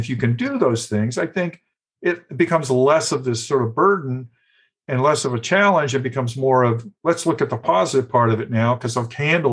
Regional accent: Southern US, United States; It was just something I picked up growing up in the South.

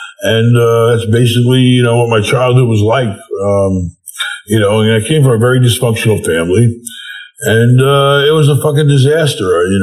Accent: New York, United States; It's very strange growing up in New York. It's a strange place.

